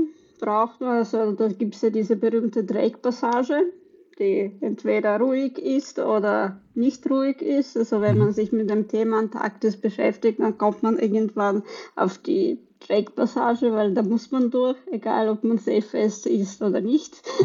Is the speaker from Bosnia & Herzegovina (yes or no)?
no; Austria; also born or lived in Russia; geboren in Russland, aufgewachsen in Österreich und seit 2 Jahren als digitale Nomadin in der Welt unterwegs